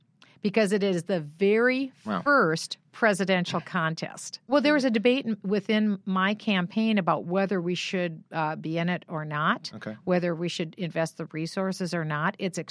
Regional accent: Iowa, United States; I was born in Iowa and I was from Iowa.

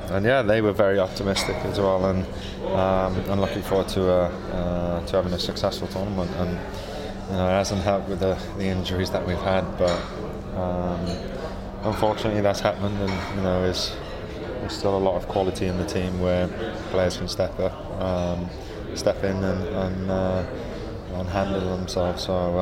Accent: Wales, United Kingdom; You know, being Welsh is sort of bred into you to support the national team.

